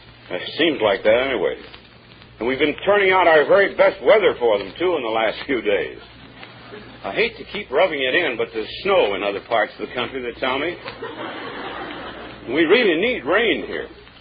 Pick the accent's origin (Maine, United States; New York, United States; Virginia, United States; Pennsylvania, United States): Pennsylvania, United States; Waynesboro; now in Encino, United States; Yes, that's my hometown. It's, of course, I've been out of there for 20 years, and I'm the mayor of Encino, California. Now, a native son, you might say. But I was born and raised down there.